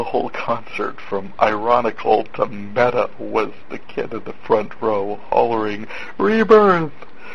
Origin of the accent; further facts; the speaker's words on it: North Dakota, United States; I am from North Dakota